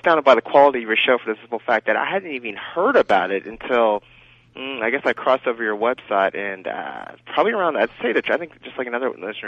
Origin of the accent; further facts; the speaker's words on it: Marlboro, United States; I'm originally from Marlboro, but I live down here now